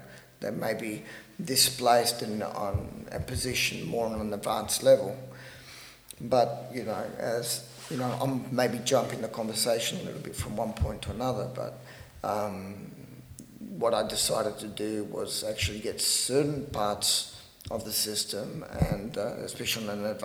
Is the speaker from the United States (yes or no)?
no; Adelaide, South Australia, Australia; So, I had a lot of contact with these people growing up in Adelaide.